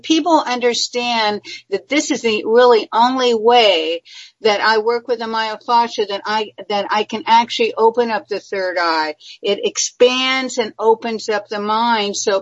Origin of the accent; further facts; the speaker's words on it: Miami, Florida, United States; I'm from Miami.